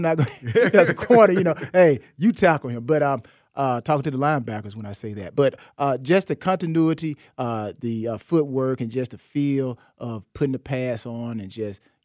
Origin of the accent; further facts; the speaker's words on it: LaGrange, Georgia, United States; now I'm from Georgia now. I'm from